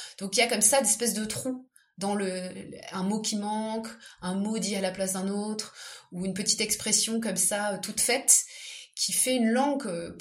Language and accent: French; Southwest France, France; comme je viens du sud-ouest de la France, j'avais en tête un parler régional